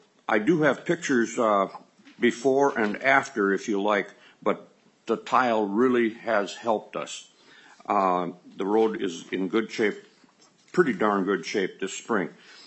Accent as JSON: {"language": "English", "town": "Green Isle Township", "region": "Minnesota", "country": "United States", "said": "I'm from Green Isle Township in Sibley County. We, like most other Minnesota townships, experienced terrible roads in the spring."}